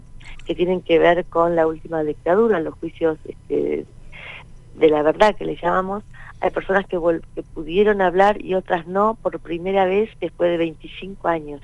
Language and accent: Spanish; Junín, Argentina; usted hacía referencia a que soy de Junín